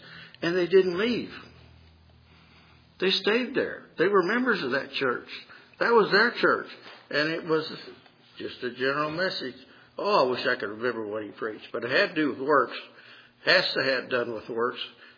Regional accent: Martinsburg, West Virginia, United States; I grew up in Martinsburg, and from the time I was a little kid to, till I was grown, my mom, we walked to church.

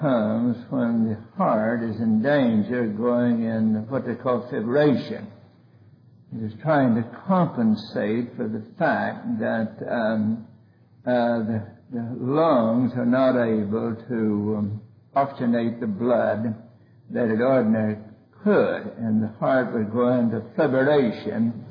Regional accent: Arkansas, United States; born there; When I was born on Pigeon Mountain in North Arkansas, we were scared to death of pneumonia.

